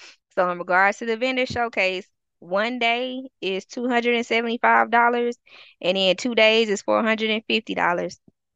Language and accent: English; the South, United States; I am from the South.